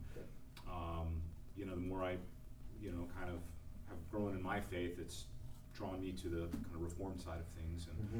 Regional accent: Houston, Texas, United States; also born or lived in Pittsburgh; So I grew up in Houston.

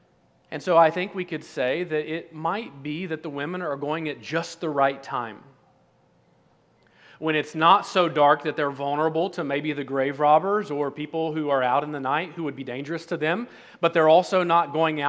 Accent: Ironton, Ohio, United States; We were about 3 hours from my hometown where I grew up in Ironton, Ohio.

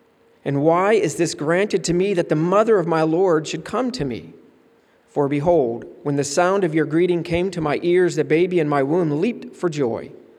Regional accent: Florida, United States; did I ever tell you I was from Florida? And I'm still getting used to this.

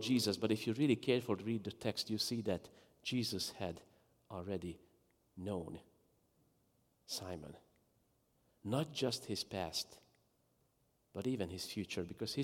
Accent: Hungary; And the person knew I was from Hungary.

